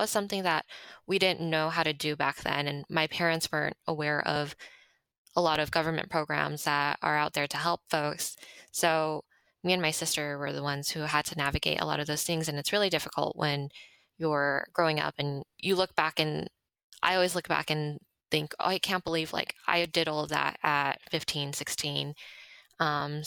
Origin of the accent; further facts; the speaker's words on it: Monterey Park, California, United States; born there; and then I was born here. I was born in Monterey Park.